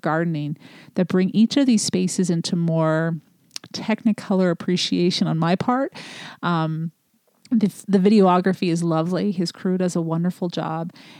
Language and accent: English; United States; I appreciated it being an American, getting some history.